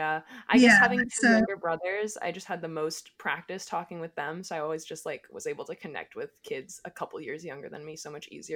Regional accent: Guelph, Ontario, Canada; I'm from Guelph, Ontario, the greatest town in the world.

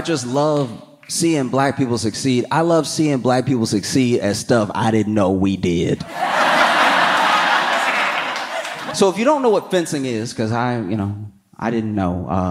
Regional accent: the South, United States; because I grew up in the South with black grandma.

